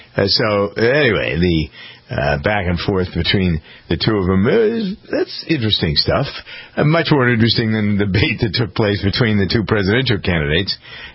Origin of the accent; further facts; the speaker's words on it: Framingham, Massachusetts, United States; That started here in my hometown of Framingham with a compounding center.